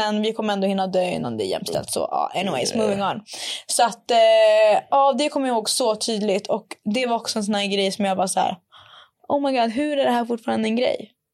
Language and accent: Swedish; Norrland, Sweden; jag är norrlänning.